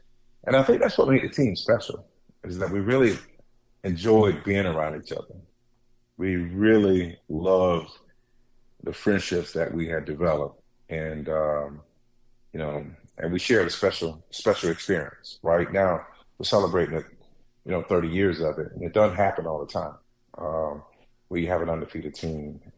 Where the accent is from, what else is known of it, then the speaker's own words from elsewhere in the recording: Indiantown, Florida, United States; I went to South Fork High School. I grew up in Indiantown, Florida.